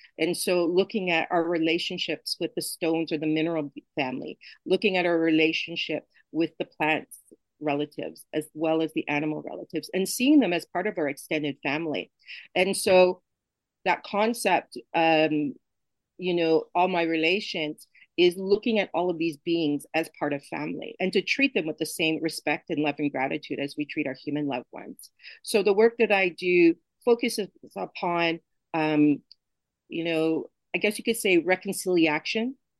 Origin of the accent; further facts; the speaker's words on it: Toronto, Ontario, Canada; also born or lived in Nova Scotia; I was born in Mi'kmaq territory, which is also known today as Nova Scotia. But I live in Toronto. And so Toronto, or Takaronto, has been my home since a young child. So I've been here for 50 years. My ancestry, I'm Mi'kmaq, Black, and Irish.